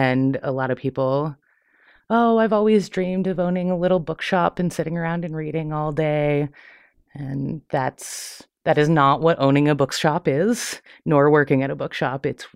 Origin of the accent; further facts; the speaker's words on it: Indiana, United States; now in Montana, United States; I grew up in Indiana. I went to Purdue University in my, just across the river from my hometown.